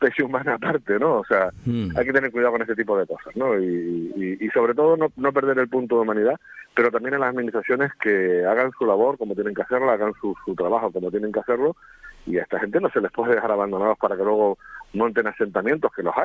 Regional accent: Canary Islands, Spain; cada día somos menos canarias con la actitud que están teniendo algunos de nuestros paisanos

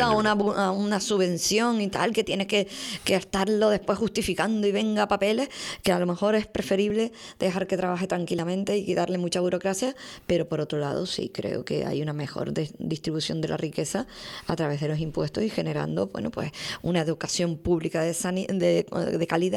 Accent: Puerto de la Cruz, Canary Islands, Spain; mi infancia está aquí en la Plaza del Charco

